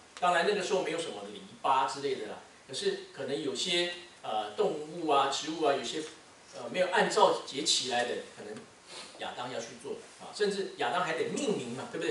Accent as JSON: {"language": "Chinese", "country": "Taiwan", "tie": "born or raised there", "said": "我记得小时候在台湾的时候，我们要上六天课，"}